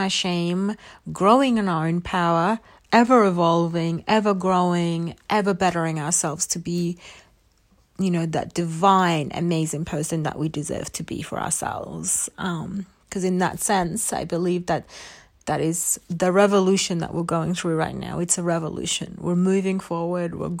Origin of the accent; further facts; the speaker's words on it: Australia; also born or lived in Egypt; growing up in Australia with immigrant parents, with me immigrant myself, struggling through the who I need to be as an Egyptian and who I need to be as an Australian